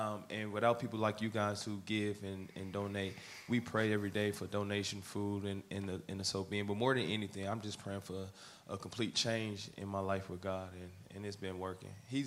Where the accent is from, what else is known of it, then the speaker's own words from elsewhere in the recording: Milwaukee, Wisconsin, United States; Me and Pastor got the same birthday. but I'm from Milwaukee, Wisconsin.